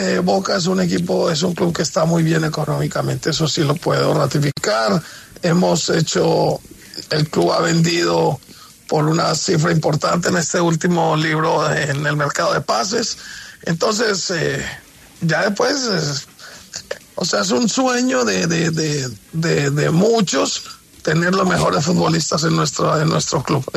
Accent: Colombia; No, es que, a ver, como colombiano, como hombre de fútbol

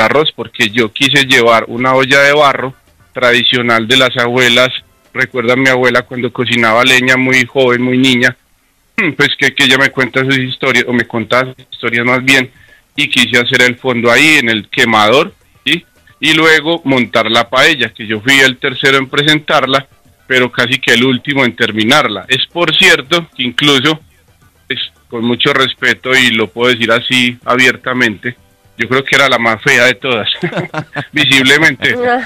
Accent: Colombia; todos los colombianos cuando viajamos a Europa siempre pensamos en Barcelona, en Madrid

